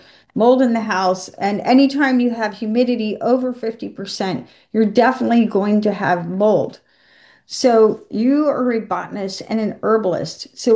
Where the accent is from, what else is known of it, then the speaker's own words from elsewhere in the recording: Georgia, United States; accent: American Southern; I'm laughing at my American accent, my Southern, the aflatoxin. Of course, I'm from Georgia, home of Jimmy Carter and the Peanuts.